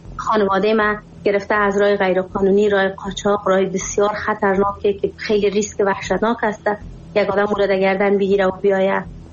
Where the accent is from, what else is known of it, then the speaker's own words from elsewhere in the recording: Afghanistan; من افغانی هستم، کامل افغانی هستم